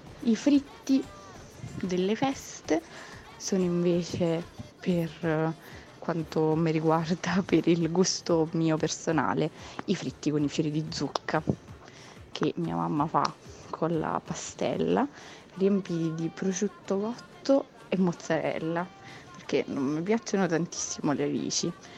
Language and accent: Italian; Montemarano, Campania, Italy; nonostante Montemarano sia un ridente paesino del sud Italia che vive di abbondanza culinaria